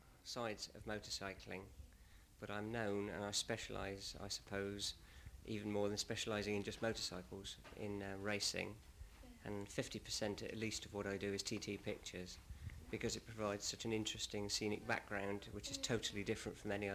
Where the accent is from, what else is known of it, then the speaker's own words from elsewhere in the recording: Hythe, South East England, United Kingdom; I come from Hythe, which is near Southampton, on the edge of the New Forest, about 3 miles from Bewley.